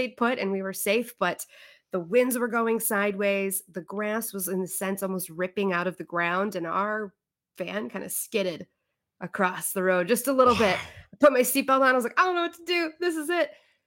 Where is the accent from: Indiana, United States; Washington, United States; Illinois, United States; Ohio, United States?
Illinois, United States; Naperville; born or raised there